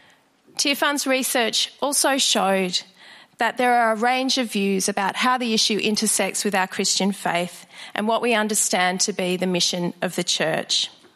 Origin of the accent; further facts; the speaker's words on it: Sydney, New South Wales, Australia; now in Melbourne, Australia; Before I moved to Melbourne in the late 2000s, I'm originally from Sydney